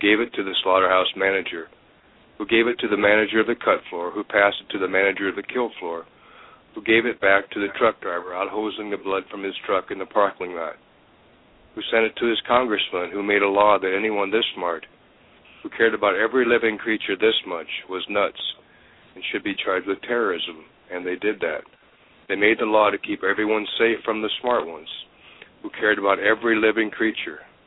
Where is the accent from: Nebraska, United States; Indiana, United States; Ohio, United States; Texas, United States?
Nebraska, United States; Mount Liberty; Well, it's been another long week in Mount Liberty, Nebraska, my hometown.